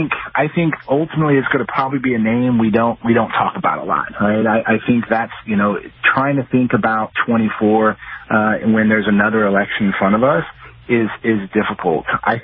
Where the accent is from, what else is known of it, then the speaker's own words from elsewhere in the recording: Texas, United States; Texas, my home state, we just went through an election, a primary election.